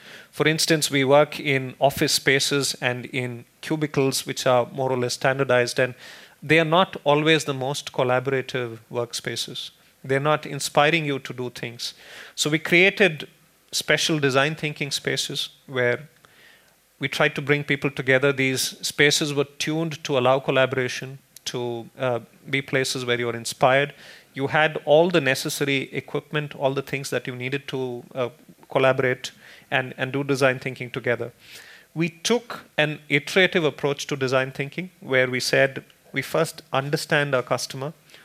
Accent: Bangalore, Karnataka, India; I come from Bangalore in India

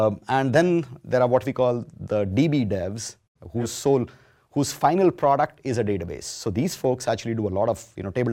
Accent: India; I'm from India, as you can guess.

